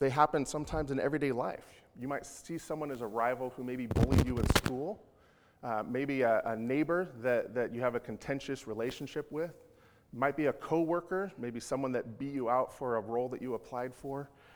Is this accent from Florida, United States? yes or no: no; Spokane, Washington, United States; Growing up in Spokane in the 80s and 90s, the rivalries that I was aware of were Sonics versus the Blazers, Wazoo versus UW.